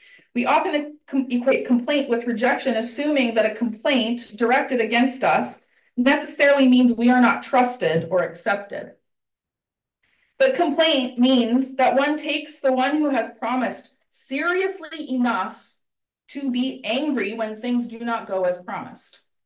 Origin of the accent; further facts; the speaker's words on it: Saskatchewan, Canada; And I grew up in Saskatchewan where the license plate is literally Land of Living Skies.